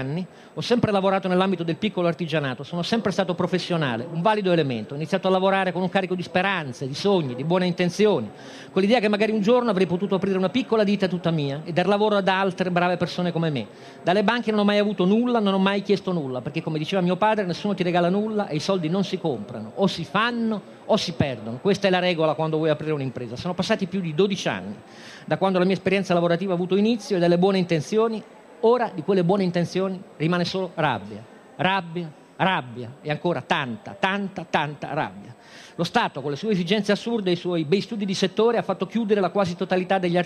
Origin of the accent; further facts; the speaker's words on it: Turin, Piedmont, Italy; È successo alla generazione di mio padre e di mia madre, io sono torinese